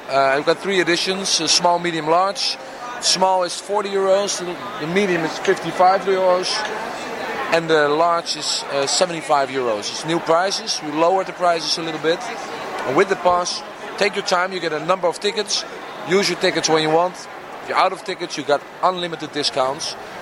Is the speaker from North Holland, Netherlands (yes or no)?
yes; Haarlem, North Holland, Netherlands; English is a second language; Personally, I'm from Haarlem, and Haarlem, I would call it a small Amsterdam. It's near to the beach.